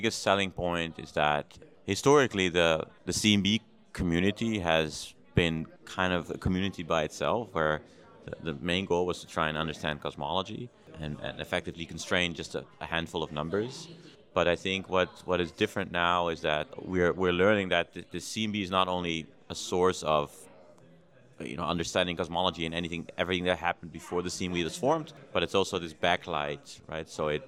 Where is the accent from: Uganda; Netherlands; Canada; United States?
Netherlands; Amsterdam, North Holland; I'm a cosmologist from the Netherlands. So I was born in Amsterdam, and I'm currently a professor at the University of Groningen in the north of the Netherlands.